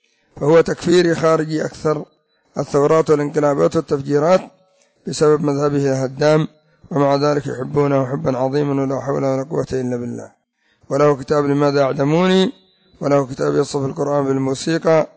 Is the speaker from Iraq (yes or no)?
no; Yemen; عندنا في اليمن